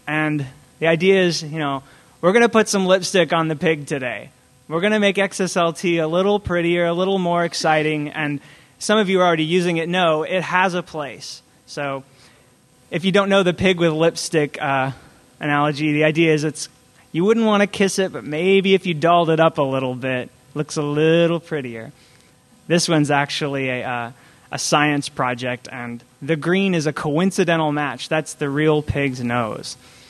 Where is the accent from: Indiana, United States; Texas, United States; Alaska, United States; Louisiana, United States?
Texas, United States; Austin; But originally, I'm from Austin, Texas, and I've done a lot of startup work here and worked at the Austin Chronicle, the newspaper.